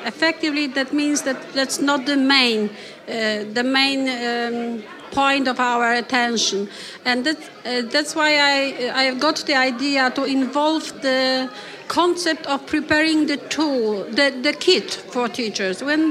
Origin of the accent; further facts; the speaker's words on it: Krakow, Lesser Poland, Poland; I'm from Poland, Krakow.